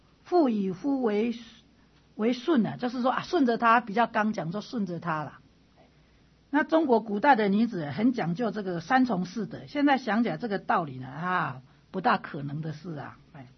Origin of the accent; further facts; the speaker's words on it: Taipei, Taiwan; 那我是台北的小孩子，就比较活泼啦